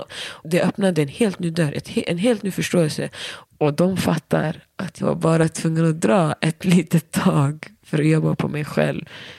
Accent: Somalia; jag har inte växt upp i mitt hemland. Men min pappa kämpade med att lära mig mitt språk. Jag kan skriva och läsa och det är mer än vad många i min ålder kan.

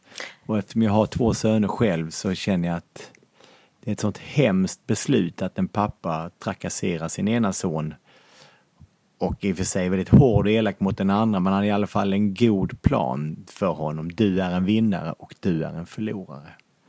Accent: Lund, Skåne, Sweden; för jag är från Lund.

